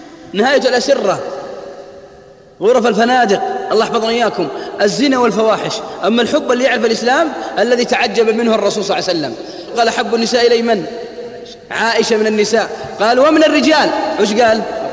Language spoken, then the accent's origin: Arabic; Al-Qassim, Saudi Arabia; أنا ماني من ديرتها وهي مين من ديرتي، هي في الرياض أنا في القصيم